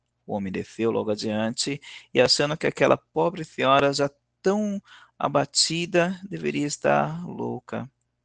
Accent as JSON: {"language": "Portuguese", "region": "São Paulo", "country": "Brazil", "said": "eu sou de São Paulo, capital, que é onde eu estou"}